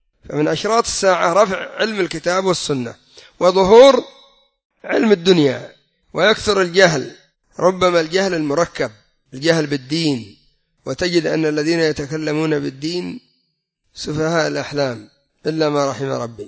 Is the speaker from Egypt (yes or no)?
no; Yemen; أما عندنا في اليمن حدث ولا حرج